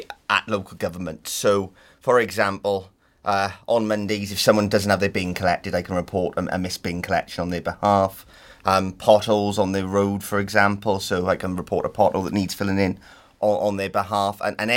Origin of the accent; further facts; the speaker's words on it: Blaenavon, Wales, United Kingdom; the people who I grew up with in Blenavon.